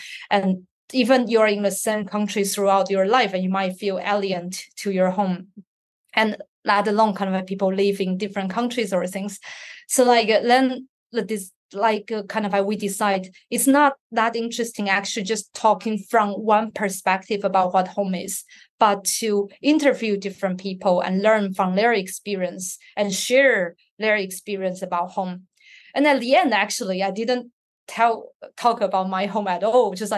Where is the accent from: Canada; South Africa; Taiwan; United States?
Taiwan; now in United Kingdom; I left my home country, which is Taiwan, and come to the UK for like over 10 years.